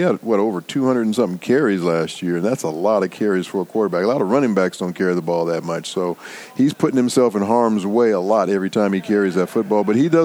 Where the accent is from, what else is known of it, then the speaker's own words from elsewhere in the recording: Los Angeles, California, United States; this is my hometown.